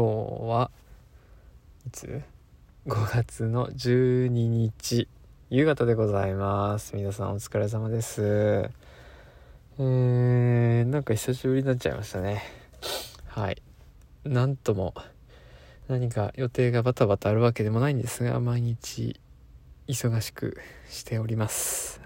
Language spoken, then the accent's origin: Japanese; Fukushima, Japan; moved away as an adult; ゴリゴリの福島県出身ですので、めちゃくちゃなまるんですよ、帰ったら。